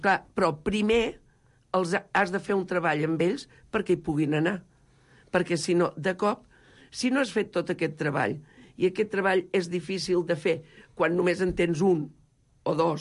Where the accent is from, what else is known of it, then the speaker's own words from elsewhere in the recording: Sarrià, Catalonia, Spain; Les Planes està tocant a Sarrià. Bueno, som de Sarrià, deixem-ho ben clar.